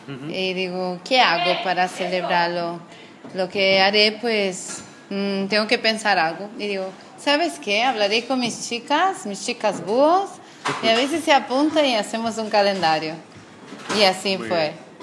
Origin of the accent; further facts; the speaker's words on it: Brazil; también soy brasileña.